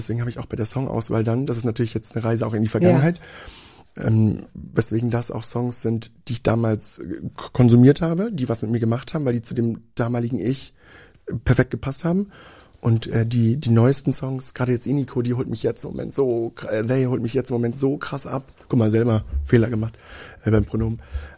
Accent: Aalen, Baden-Württemberg, Germany; also born or lived in Magdeburg; Und dann hat es uns irgendwie ins Schwabenländchen gezogen.

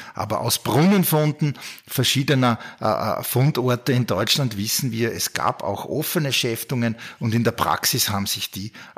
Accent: Austria; Und ich bin im Salzkammergut aufgewachsen, in der Werkstatt meines Vaters, in einer Holzwerkstatt.

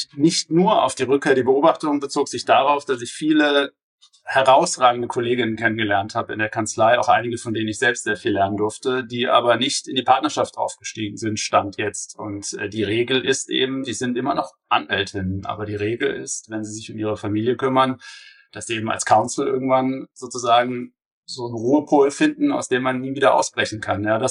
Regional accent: Karlsruhe, Baden-Württemberg, Germany; ich muss der Wahrheit halber sagen, ich komme aus Karlsruhe.

